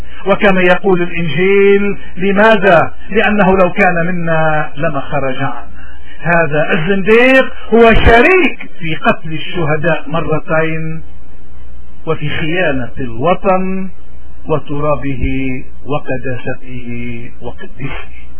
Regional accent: Lebanon; واجبنا المقدس كلبنانيين

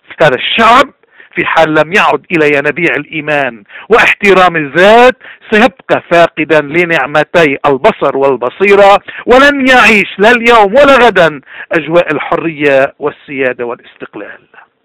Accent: Lebanon; وصرنا نحن كلبنانيين اللي بيوقف اللي بيجمعنا المحبة، محبة الوطن

